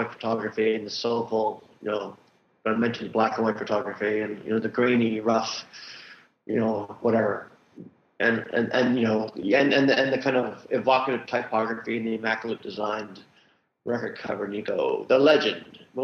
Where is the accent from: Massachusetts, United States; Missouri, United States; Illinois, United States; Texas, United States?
Texas, United States; Well, I was kind of thinking about like I'm from Texas, so we had this fellow there called